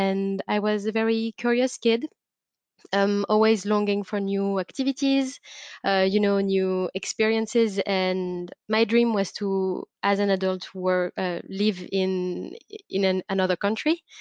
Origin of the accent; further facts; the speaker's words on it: Annecy, Auvergne-Rhône-Alpes, France; English is a second language; I'm French. I grew up in a city called Annecy. It's in the French Alps, next to the Italian border.